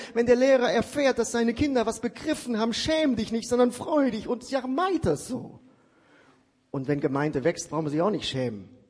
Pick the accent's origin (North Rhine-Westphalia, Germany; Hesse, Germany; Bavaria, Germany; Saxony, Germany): North Rhine-Westphalia, Germany; Siegen; Ich komme aus Siegen. Siegen, diese fromme Stadt, die geprägt ist von der Industrie